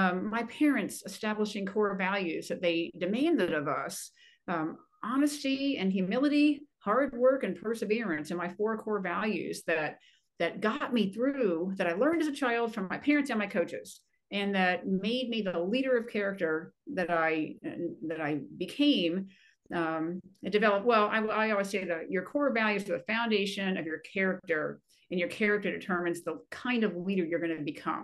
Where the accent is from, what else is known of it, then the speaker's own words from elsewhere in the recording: Maryland, United States; I was born and raised near Baltimore.